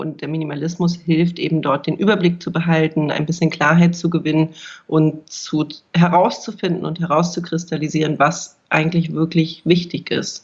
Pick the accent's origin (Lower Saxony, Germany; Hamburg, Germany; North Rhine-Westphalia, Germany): Hamburg, Germany; now in Berlin, Germany; Ich bin ursprünglich geborene Hamburgerin, habe da auch lange Jahre gelebt, bin dann vor vielen Jahren nach Berlin gezogen